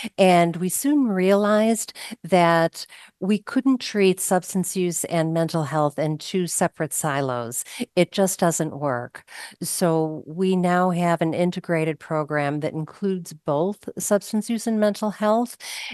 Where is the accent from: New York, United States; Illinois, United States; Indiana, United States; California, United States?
Illinois, United States; Chicago; Mike, I am originally from Chicago